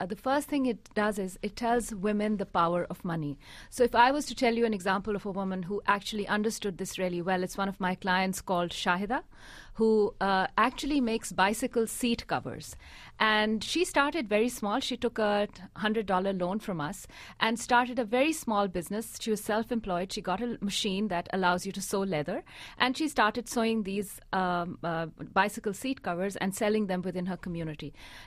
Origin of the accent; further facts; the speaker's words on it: Pakistan; I am from Pakistan, very much so.